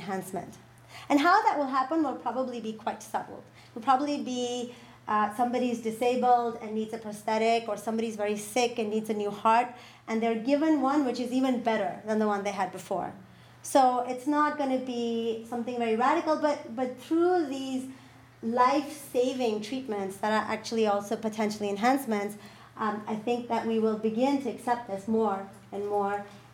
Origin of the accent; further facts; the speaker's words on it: Pakistan; I mean, I come from Pakistan.